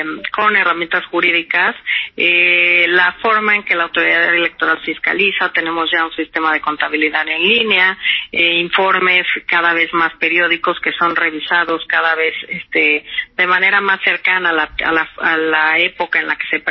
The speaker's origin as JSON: {"language": "Spanish", "country": "Mexico", "said": "lo que tenemos que hacer como mexicanos"}